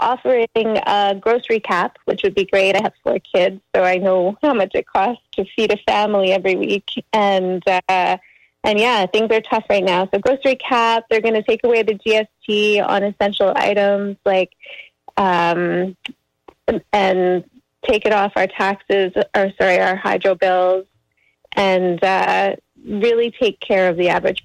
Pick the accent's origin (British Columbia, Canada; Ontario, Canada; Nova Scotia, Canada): Ontario, Canada; Campbellford; now in Picton, Canada; I grew up in Campbellford. My first job was at the Quinney Mall, went to Willis College, then headed off to the big city where I had my kids